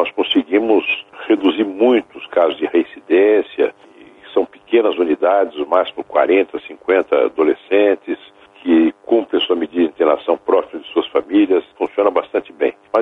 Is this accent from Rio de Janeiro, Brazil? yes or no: no; São Paulo, Brazil; O caso de São Paulo, meu estado natal